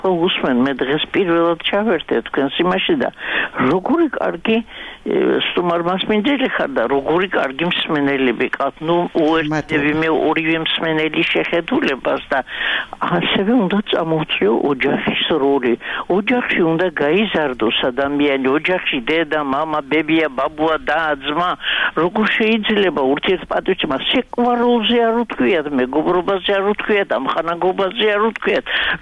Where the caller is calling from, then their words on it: Imereti, Georgia; იმერეთიდან გირეკავთ, მაგრამ ასე უსიყვარულოდ არ შეიძლება ცხოვრება.